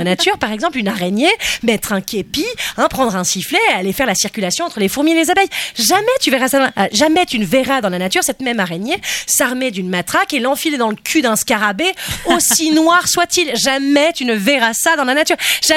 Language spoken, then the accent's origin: French; Belgium; Enfin moi en tant que Belge, la pression, j'adore ça.